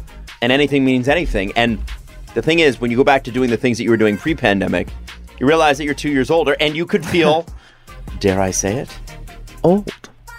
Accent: Toronto, Ontario, Canada; And I was like, I'm from Toronto.

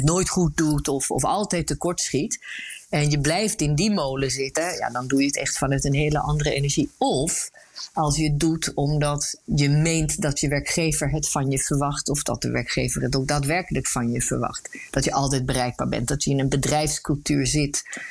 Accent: Sweden; we hebben een huisje in Zweden waar ik vandaan kom.

